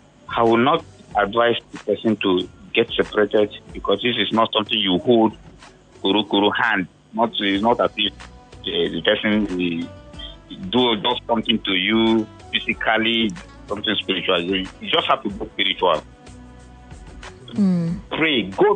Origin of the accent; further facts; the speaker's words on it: Lagos, Nigeria; I spent all my life in Lagos. I was only born in Lagos, but I was brought up in Lagos. I'm since Lagos. I have my children in Lagos.